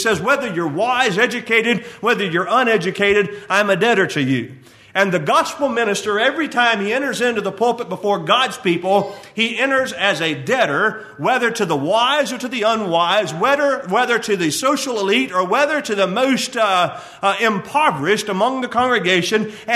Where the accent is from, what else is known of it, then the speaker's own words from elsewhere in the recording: Texas, United States; now in Florida, United States; I'm from Texas. I am not from Florida. I live in Florida, but I am from Texas.